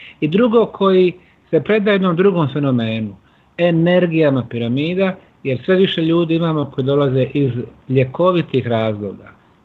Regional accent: Bosnia & Herzegovina; Ali kod nas u Bosni je najveća mreža podzemnih tunela

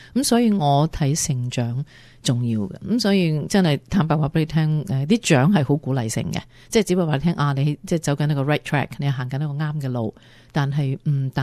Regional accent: Hong Kong; 我哋本身喺香港土生土长啦，咁我就唔系净系睇香港嘅，我北京有屋嘅，所以我成日都喺北京同香港两边走

